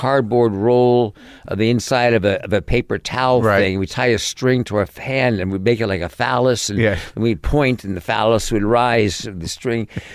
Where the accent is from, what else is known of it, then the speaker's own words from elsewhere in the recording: New York City, New York, United States; also born or lived in Connecticut; So I grew up in New York City.